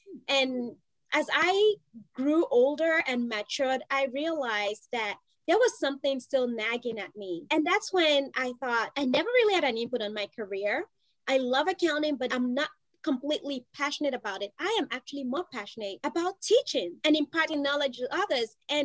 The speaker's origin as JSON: {"language": "English", "country": "Nigeria", "tie": "born or raised there", "accent": "Nigerian", "lives_now": "New York, United States", "said": "Nigeria, because that's where I spent most of my early years before returning back to the state. And like every good Texan, I got here as soon as I could."}